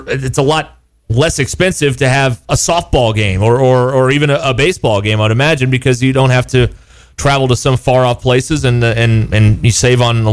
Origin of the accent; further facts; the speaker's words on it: Searcy, Arkansas, United States; I grew up in Searcy, and there were people there that were like, okay, A-State, you know, didn't dislike them, but were Razorback fans.